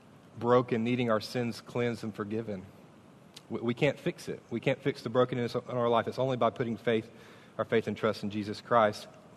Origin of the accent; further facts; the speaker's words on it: Mayo, Florida, United States; in the church that I grew up in Mayo, the great town of Mayo, Florida, we would sing hymns